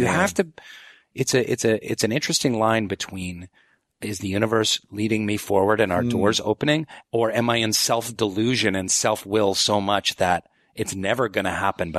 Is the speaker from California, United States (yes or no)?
no; Seattle, Washington, United States; moved away; also born or lived in Chicago; I grew up in Seattle and kind of by happenstance, my family moved to suburban Chicago and this high school had a really amazing theater department.